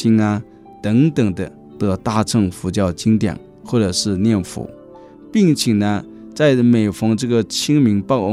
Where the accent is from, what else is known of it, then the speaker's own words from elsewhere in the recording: China; 我们作为一个中国人，我们无论到哪里要把我们中国的传统文化要把它保留下来